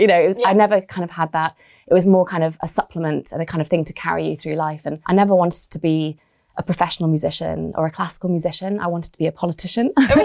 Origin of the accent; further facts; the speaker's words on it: Scotland, United Kingdom; And I grew up in Scotland